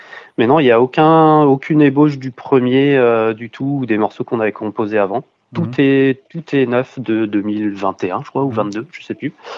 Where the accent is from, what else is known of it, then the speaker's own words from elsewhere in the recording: Angers, Pays de la Loire, France; On est tous d'Angers, oui. Oui, on habite tous à Angers ou autour, mais on est tous de là.